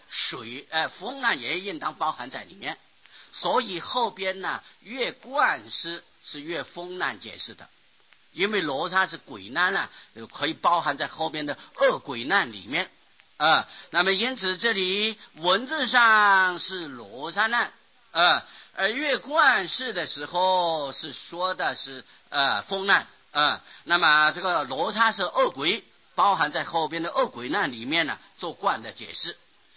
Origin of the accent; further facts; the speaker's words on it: China; 金大家都知道的就是黄金啊，银是白银呐、我们中国人从前都是用银呐、用白银啊。